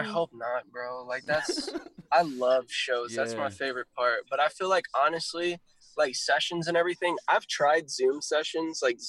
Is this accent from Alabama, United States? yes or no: no; Houston, Texas, United States; So like, we're both from Houston.